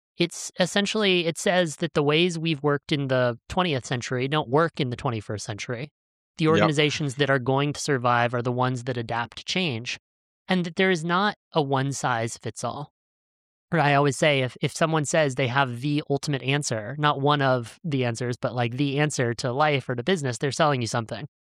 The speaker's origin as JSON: {"language": "English", "town": "Novato", "region": "California", "country": "United States", "tie": "born or raised there", "said": "It was based in my hometown. So he had an office in Novato, California, where I live, which is just funny now, full circle."}